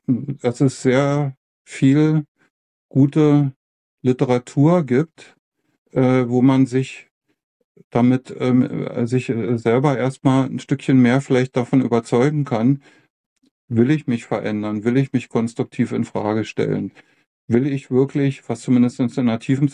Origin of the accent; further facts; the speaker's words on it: Berlin, Germany; born there; ich bin ehemaliger DDR-Bürger, bin 1957 geboren in Berlin, damals Hauptstadt der DDR